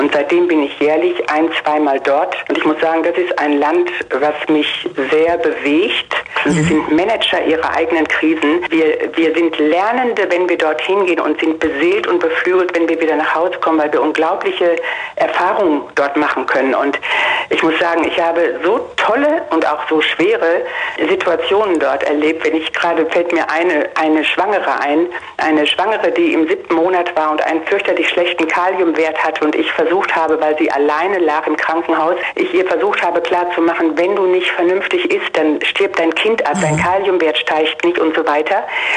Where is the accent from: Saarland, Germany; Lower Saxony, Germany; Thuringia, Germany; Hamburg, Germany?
Lower Saxony, Germany; Meppen; ich komme selber hier aus Meppen im Emsland